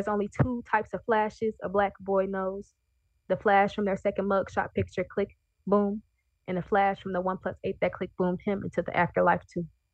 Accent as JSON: {"language": "English", "town": "Decatur", "country": "United States", "tie": "born or raised there", "said": "Growing up in Decatur, you see a lot of kids going missing and childhood friends going missing and people just disappearing. And Decatur really is turning into a ghost town."}